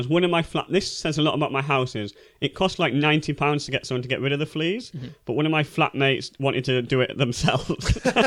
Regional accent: Bradford, Yorkshire and the Humber, United Kingdom; I am from Bradford.

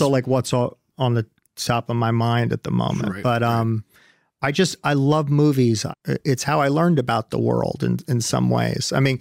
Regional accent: California, United States; also born or lived in Connecticut / New York; I grew up in Northern California, Connecticut, and then New York.

